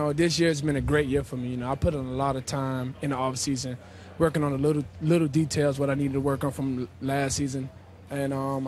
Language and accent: English; Miami, Florida, United States; It was actually hard because I'm from Miami, so my family is Hurricane fans.